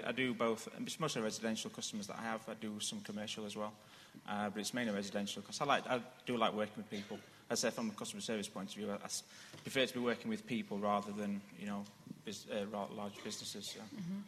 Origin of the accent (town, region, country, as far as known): Sheffield, Yorkshire and the Humber, United Kingdom; also born or lived in Doncaster